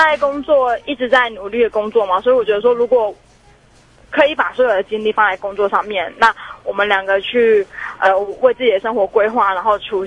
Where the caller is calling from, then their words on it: Kaohsiung, Taiwan; 我是高雄的